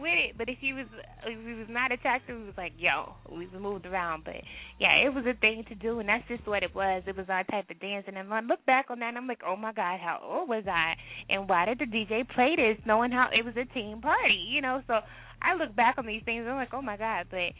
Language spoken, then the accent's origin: English; Texas, United States; I'm from Texas, so it's right next door, and we remember all of that, all the DJs, all the dancing.